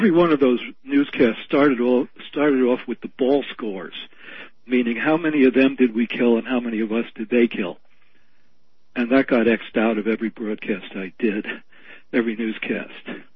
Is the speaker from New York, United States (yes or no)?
yes; New York City, New York, United States; also born or lived in New Haven; It's a long story, but I grew up in New York City, but I went to, my mother got remarried, and so I turned 18 in New Haven, Connecticut.